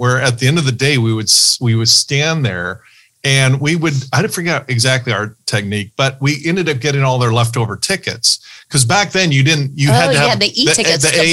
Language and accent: English; Fullerton, California, United States; I grew up in Fullerton, and you can literally see Disneyland from my parents' front porch.